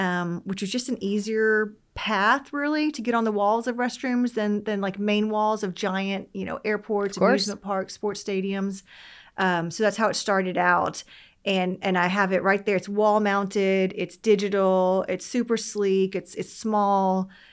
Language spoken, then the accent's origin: English; Texas, United States; I say the hard G because I'm from East Texas